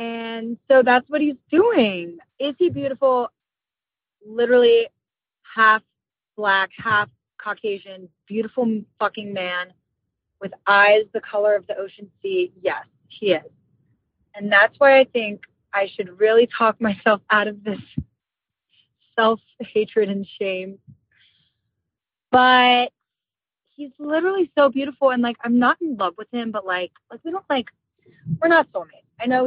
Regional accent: Cincinnati, Ohio, United States; I'm from Cincinnati.

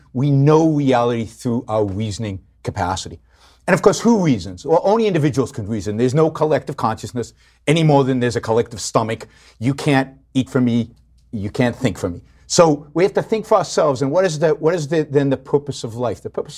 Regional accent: Israel; I grew up in Israel. So when I was 16, I was in Israel, living in Israel. And as most Israelis of my generation, I was a collectivist, a tribalist.

